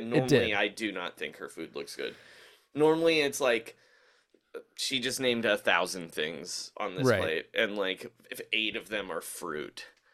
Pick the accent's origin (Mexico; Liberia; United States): Mexico; Mexico City; and also I'm from Mexico City.